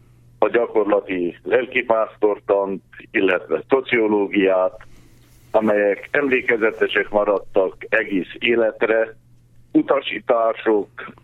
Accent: Gyergyósalamás, Harghita, Romania; Gyergyóvidékén születtem, Vitró melletti Gyergyó Salamáson. Családunk Vitróból származott

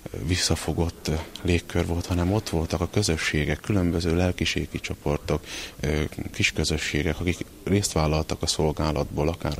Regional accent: Baranya, Hungary; a szülőfalumban, Baranya megyében van ez a kis település

